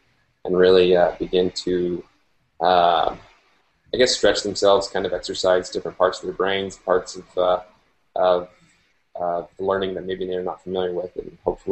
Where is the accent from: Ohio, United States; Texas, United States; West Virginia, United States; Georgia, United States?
Texas, United States; El Paso; I grew up in El Paso and watched UTEP football, but always loved watching UT.